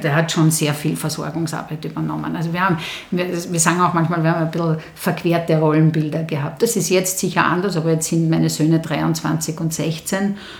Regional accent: Vienna, Austria; Wir kommen aus Simmering.

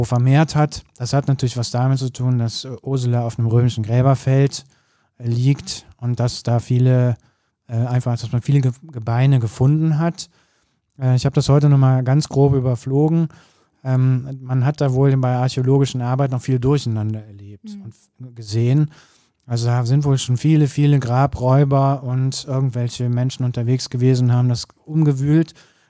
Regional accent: Cologne, North Rhine-Westphalia, Germany; also das muss man als Kölner auch mal sagen.

